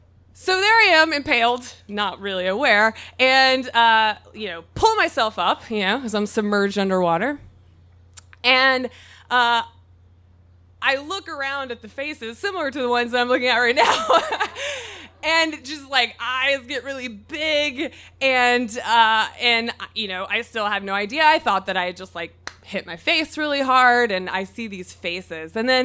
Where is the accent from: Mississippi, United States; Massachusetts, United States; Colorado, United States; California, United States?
Mississippi, United States; So as Mary said, I'm from Mississippi. And as we all know, Mississippi does not have a great educational system.